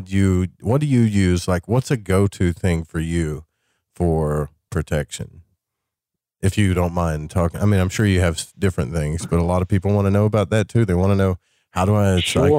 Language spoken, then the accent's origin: English; Arkansas, United States; I'm from Arkansas.